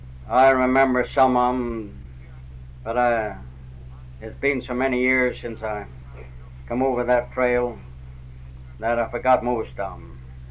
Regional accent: Minnesota, United States; born there; Down in Minnesota.

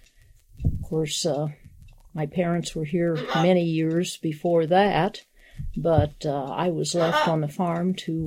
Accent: Millersburg, Ohio, United States; Well, I was born in Ohio, Millersburg, Ohio. Grew up on a large farm there and graduated from Ohio State University.

